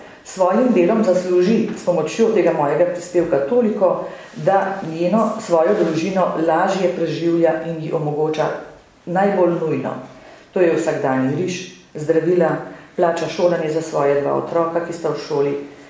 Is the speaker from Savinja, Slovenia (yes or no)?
no; Zgornji Brnik, Upper Carniola, Slovenia; Prihajam iz Zgornjega Brnika, sicer sem pa članica Župnijske Karitas Cerklje.